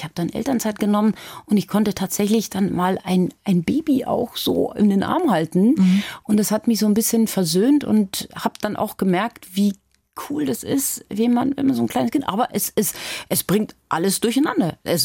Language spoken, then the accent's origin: German; Garmisch-Partenkirchen, Bavaria, Germany; ich komme aus Garmisch, ich bin Oberbayer, ich weiß, wie die ticken.